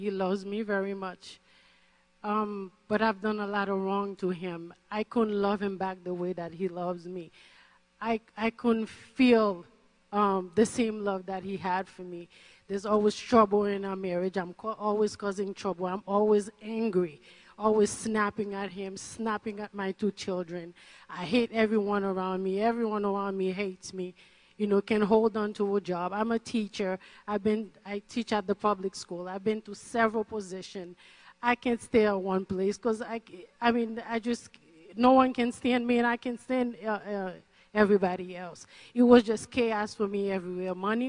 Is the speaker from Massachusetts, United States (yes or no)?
yes; Boston, Massachusetts, United States; I'm from Boston, Massachusetts.